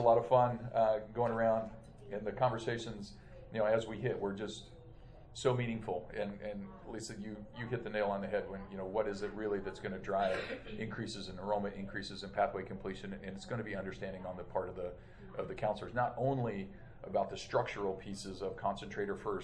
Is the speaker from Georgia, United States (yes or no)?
no; Kansas, United States; But anyway, she wound up being from my hometown in Kansas.